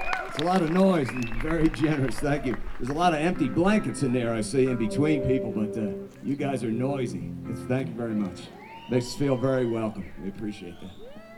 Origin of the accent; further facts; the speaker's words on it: Philadelphia, Pennsylvania, United States; This is a song that they used to play in my father's basement on Friday nights where I grew up in South Philadelphia.